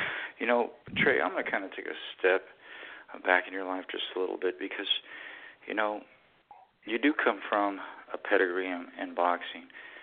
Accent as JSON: {"language": "English", "region": "California", "country": "United States", "said": "You know, I came from California out here, and, you know, it's a whole new life."}